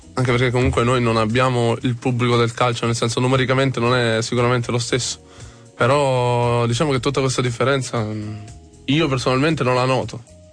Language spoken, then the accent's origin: Italian; Rome, Lazio, Italy; born there